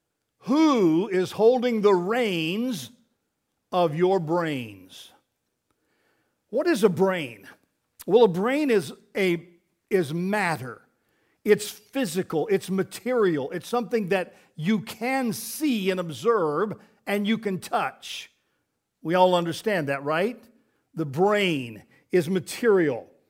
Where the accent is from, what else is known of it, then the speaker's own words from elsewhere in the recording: Colorado, United States; he knew that I had a history of growing up in Colorado and done some riding of horses and so forth.